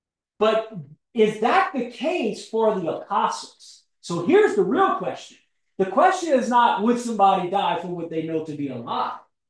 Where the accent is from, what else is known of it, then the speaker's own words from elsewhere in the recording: Louisiana, United States; now in Oklahoma, United States; I'm from Southern Louisiana, man. I talk worse than y'all sometimes.